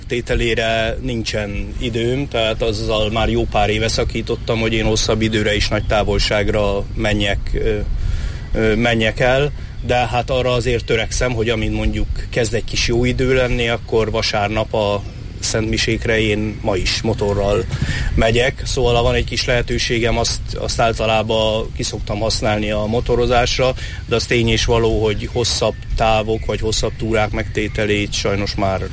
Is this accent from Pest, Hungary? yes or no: yes; Vecsés, Pest, Hungary; Vecsésen nőttem fel, és ott mutattam be az első Szentmisémet.